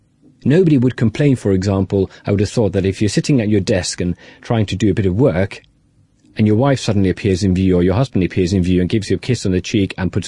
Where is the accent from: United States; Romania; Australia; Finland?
Finland; English is a second language; I'm not English by birth. I was born and raised in Finland